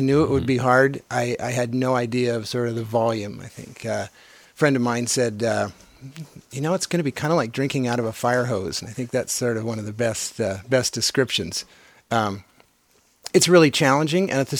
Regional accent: Scotia, California, United States; born there; I was born in Scotia in 1953, attended Fortuna Schools, graduated from Fortuna High in 71

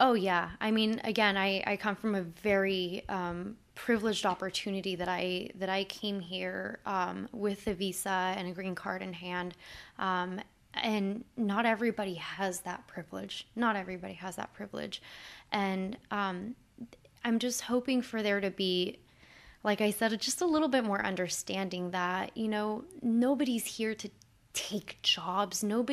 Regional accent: Mexico; I'm talking from the perspective of Mexico. I am from Mexico.

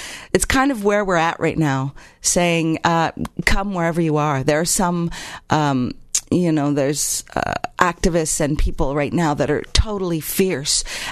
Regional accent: Canada; I'm 53, so I came at the end of the Vietnam War, and I grew up in Canada, too

